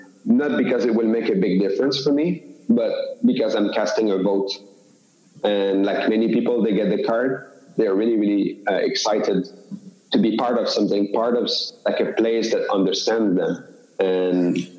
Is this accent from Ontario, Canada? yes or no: no; Quebec, Canada; So for me, I'm Canadian, but I'm from Quebec province.